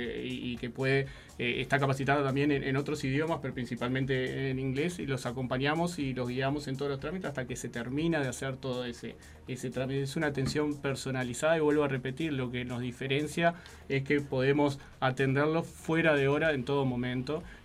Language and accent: Spanish; Uruguay; no lo digo como uruguayo, sino orgulloso de nuestro país.